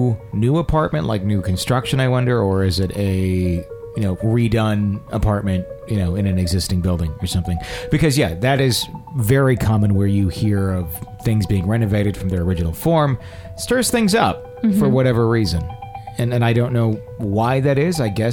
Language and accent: English; Fond du Lac, Wisconsin, United States; There was a hotel in my hometown in Fond du Lac, Wisconsin